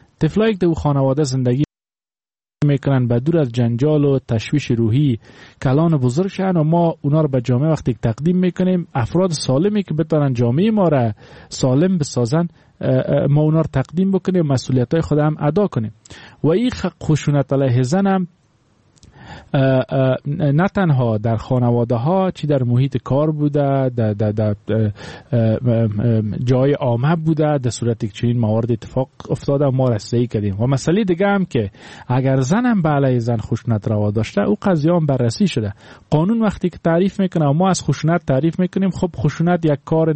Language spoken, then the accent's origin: Persian; Afghanistan; همه ما افغان هستیم، از همین جامعه افغانی هستیم،